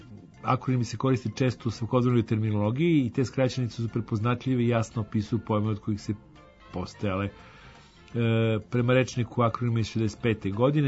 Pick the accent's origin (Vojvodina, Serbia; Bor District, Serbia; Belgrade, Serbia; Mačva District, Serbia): Vojvodina, Serbia; što potiče od delikatne rečenice koju kod nas u Banatu najčešće govore ako na neko pitanje ne zna odgovor.